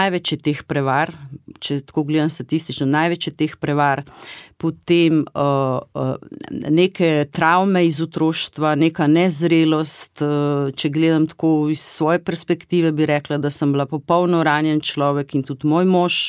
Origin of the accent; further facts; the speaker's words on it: Croatia; now in Slovenia; biti sama, ne, v drugi državi, preselila sem se iz Hrvaške sem, ne, brez podpore